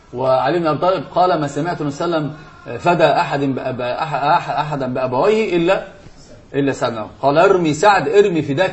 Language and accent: Arabic; Egypt; هو عندنا أصلا عندنا في مصر العامة يقولون بهذا